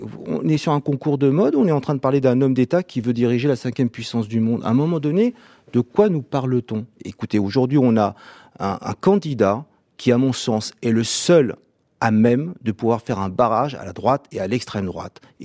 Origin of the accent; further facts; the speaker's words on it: Alfortville, Île-de-France, France; moi qui suis un enfant de la banlieue, je vis, je travaille, je suis né à Alfortville, je suis le maire d'Alfortville